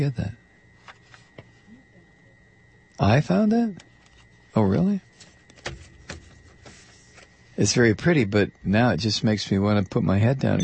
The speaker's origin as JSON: {"language": "English", "region": "the South", "country": "United States", "said": "You know, I'm white, I'm male, I'm American, and in this instance, I'm Southern."}